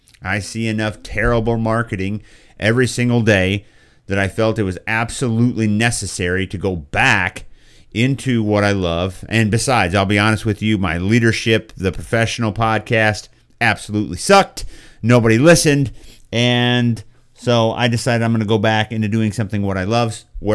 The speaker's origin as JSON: {"language": "English", "town": "Boonville", "region": "Missouri", "country": "United States", "tie": "born or raised there", "said": "Growing up in Central Missouri, we grew up with not much. And so, you know, for me, for … in Boonville, Missouri, getting a soda was actually kind of a big deal."}